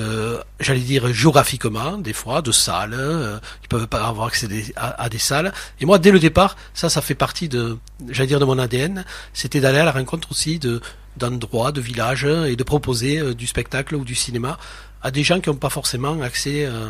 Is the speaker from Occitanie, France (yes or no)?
yes; Fabrezan, Occitanie, France; je suis né donc dans les Corbières, à Fabrezan, et mon père était instituteur. Puis il est devenu maire du village.